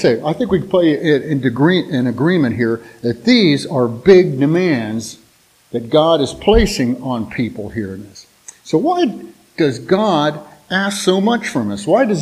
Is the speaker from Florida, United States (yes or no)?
no; Huber Ridge, Ohio, United States; I was raised over there in Huber Ridge there, kind of across 161 from you guys.